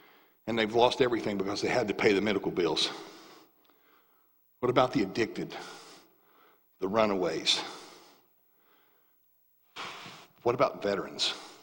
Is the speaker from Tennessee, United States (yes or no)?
yes; Tennessee, United States; You guys know I was born in Tennessee, right? Born and raised in Tennessee.